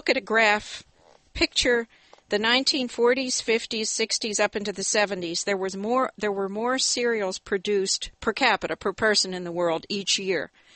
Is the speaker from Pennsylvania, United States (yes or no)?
yes; Pennsylvania, United States; I come from Pennsylvania.